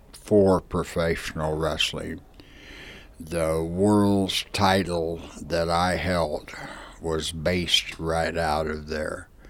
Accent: Missouri, United States; And I'd say, "St. Louis, Missouri." In the United States, I would say the little hometown where I'm really from, but when I'm out on going, you know, to Japan or wherever, I always said St. Louis, Missouri, or Kansas City.

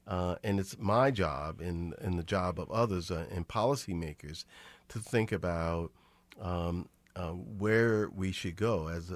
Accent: New Orleans, Louisiana, United States; I grew up in New Orleans as a kid.

